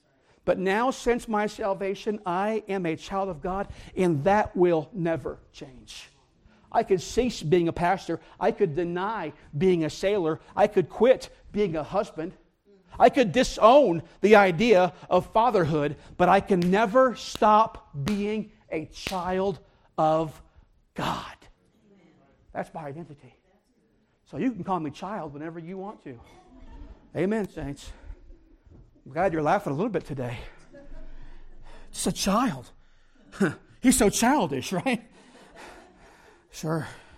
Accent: South Bend, Indiana, United States; also born or lived in Ohio; I am from South Bend, Indiana. I graduated from National Trail High School in New Paris, Ohio.

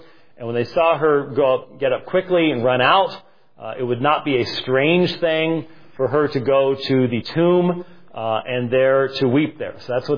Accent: Scotland, United Kingdom; I would have a hard time as a Scotsman in most Middle Eastern settings when the wailing and the very public demonstration of grief takes place.

